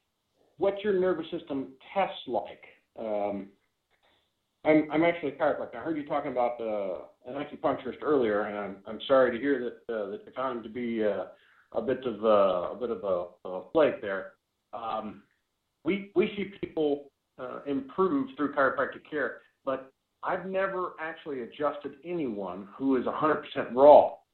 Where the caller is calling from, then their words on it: Illinois, United States; Illinois.